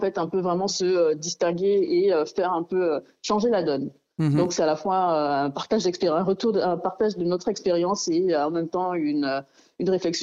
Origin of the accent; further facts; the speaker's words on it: Gabon; Je suis gabonaise.